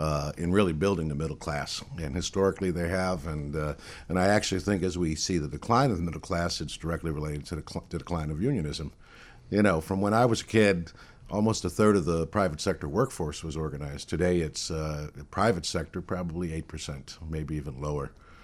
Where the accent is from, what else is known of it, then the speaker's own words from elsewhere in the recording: Gary, Indiana, United States; My father was a steelworker. I grew up in Gary.